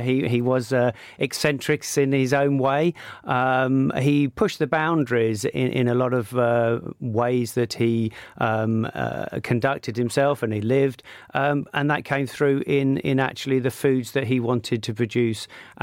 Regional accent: London, United Kingdom; born there; now in Folkestone, United Kingdom; No, I was born in London.

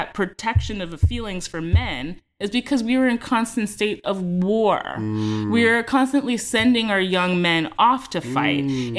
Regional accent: United States; And I'm just an American Yahoo.

